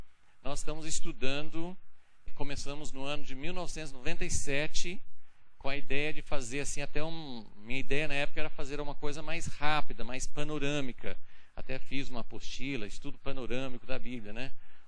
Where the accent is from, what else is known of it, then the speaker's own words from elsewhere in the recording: Brazil; also born or lived in United States; Eu nasci nos Estados Unidos há bastante tempo, mas estou no Brasil também há bastante tempo, né? Então, eu vim ainda criança para o Brasil, minha família toda veio